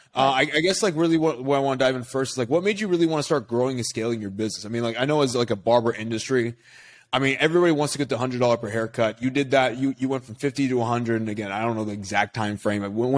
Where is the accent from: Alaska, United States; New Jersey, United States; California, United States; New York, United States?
California, United States; Sacramento; Even though I'm from Sacramento too?